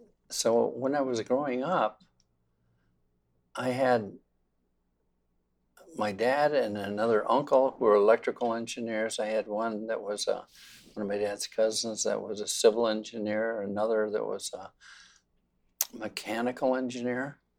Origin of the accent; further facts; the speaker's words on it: Minnesota, United States; born there; Yeah, I was born in Minnesota.